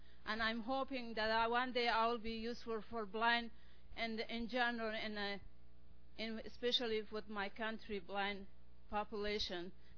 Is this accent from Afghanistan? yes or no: yes; Afghanistan; English is a second language; I'm from Afghanistan, which is a country that always suffering from, you know, difficulty.